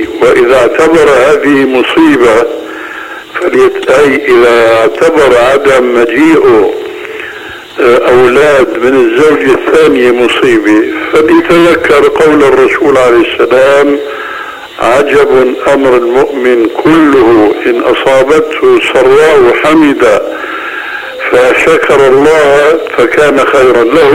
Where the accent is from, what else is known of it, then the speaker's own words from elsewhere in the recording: Syria; هيك كما يقولون عندنا في سوريا